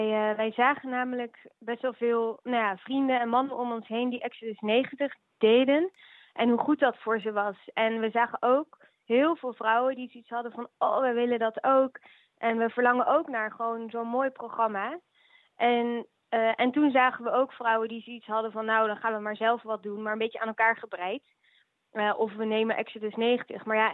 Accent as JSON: {"language": "Dutch", "country": "Netherlands", "said": "Ik kom uit Nederland. Ik ben 26 jaar"}